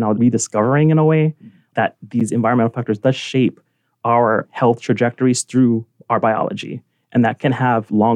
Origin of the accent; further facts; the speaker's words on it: Nanakuli, Hawaii, United States; Growing up in Nanakuli, right, like my grandmother treated patients from the community